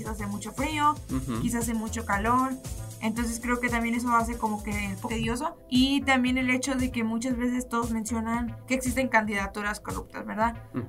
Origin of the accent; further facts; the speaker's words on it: Mexico; La INE es algo que nos identifica a nosotros como mayores de edad, como mexicanos mayores de edad